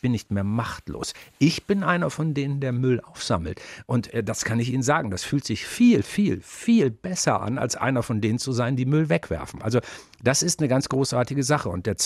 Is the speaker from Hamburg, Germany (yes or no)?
yes; Hamburg, Germany; Wenn ich heute in meiner Heimatstadt Hamburg im Hafen sitze, in einer Strandbar, dann kreisen manchmal Adler über mir.